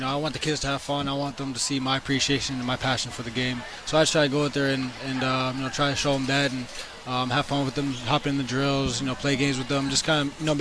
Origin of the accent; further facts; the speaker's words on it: Kitchener, Ontario, Canada; growing up in Kitchener